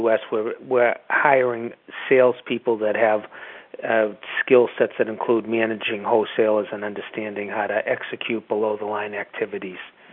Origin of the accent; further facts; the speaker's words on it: Boston, Massachusetts, United States; after I graduated university in Boston, Massachusetts, where I grew up